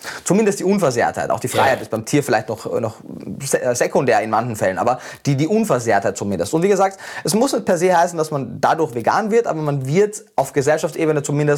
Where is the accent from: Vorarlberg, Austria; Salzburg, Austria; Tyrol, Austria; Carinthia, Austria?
Carinthia, Austria; born there; also born or lived in Vienna; also ich war ja durchgehend in Österreich, ich bin in Kärnten geboren, habe dann in Wien mein Studium gemacht, das heißt, ich bin innerhalb von Österreich umgezogen